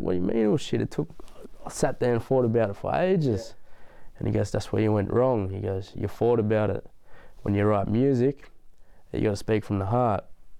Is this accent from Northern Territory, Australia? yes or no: no; Nowra, New South Wales, Australia; I'm from Nowra.